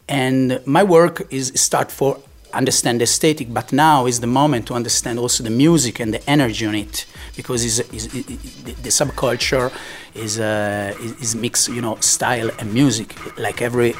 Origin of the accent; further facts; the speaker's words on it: Bergamo, Lombardy, Italy; English is a second language; because I come from Bergamo, is you know, in the mid, in the heart of Pianura Padana, the most industrialized working class place in all Europe.